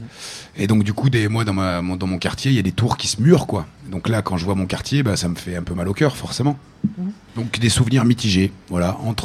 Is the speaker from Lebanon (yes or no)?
yes; Lebanon; now in France; parce que je suis vraiment issu de ce monde-là. Ma mère est encore à l'usine. Quand on est arrivé du Liban, on a tous bossé à l'usine. Toute ma famille était ouvrier.